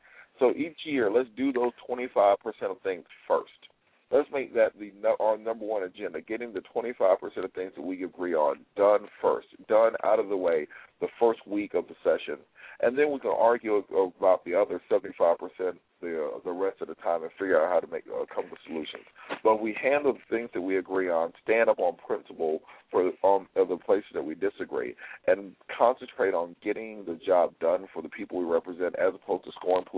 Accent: Atlanta, Georgia, United States; I'm originally from Atlanta, Georgia.

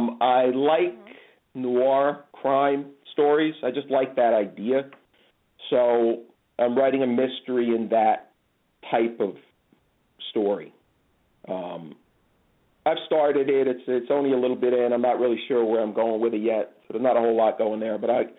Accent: New York, United States; also born or lived in New Jersey; This is, I grew up in New York, Northern Jersey, so all of these areas and times are very familiar to me.

